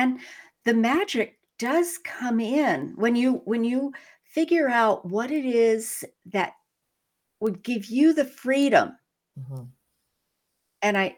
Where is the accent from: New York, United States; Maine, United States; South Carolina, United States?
Maine, United States; Whitefield; I'm from Whitefield, Maine. Who's ever heard of Whitefield, Maine? Is a little less than 2,000 people.